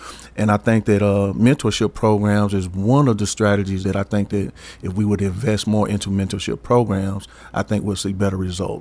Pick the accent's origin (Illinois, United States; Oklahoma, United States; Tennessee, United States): Tennessee, United States; Franklin; all of the adult friends that I have, that I grew up with in Franklin, Tennessee